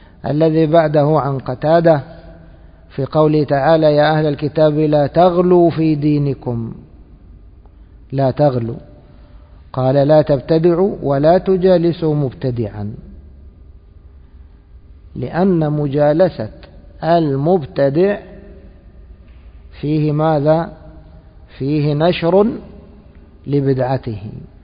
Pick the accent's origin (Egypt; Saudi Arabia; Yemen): Egypt; هذا معروف عندنا في مصر، يقولون هذا فلان عرة.